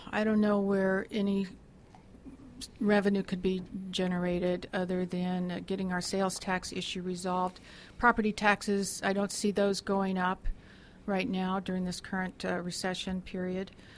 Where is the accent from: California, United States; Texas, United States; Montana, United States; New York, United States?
California, United States; Oxnard; I was born in Oxnard. I'm a Ventura County native. I went to schools all throughout Ventura County until the Vietnam years.